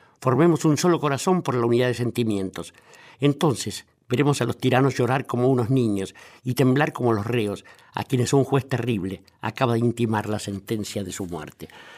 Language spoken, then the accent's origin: Spanish; Buenos Aires, Argentina; Yo, que nací en Barracas, en Buenos Aires, estoy porteño hasta la médula, no puedo evitar hablar siempre de mi costado entrerriano, por el lado de mi madre